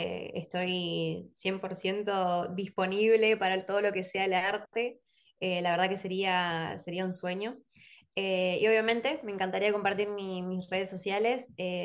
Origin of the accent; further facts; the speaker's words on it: Ituzaingó, Corrientes, Argentina; Yo soy de Ituzaingó, Corrientes, no soy de la capital